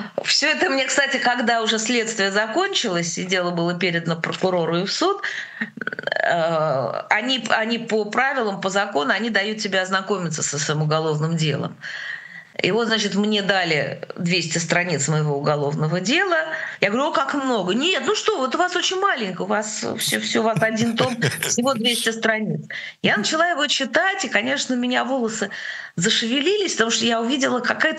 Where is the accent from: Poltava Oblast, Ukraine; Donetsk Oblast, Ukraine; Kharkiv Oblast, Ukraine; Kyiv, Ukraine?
Kharkiv Oblast, Ukraine; Kharkiv; born there; А я родилась в Украине, в Харькове.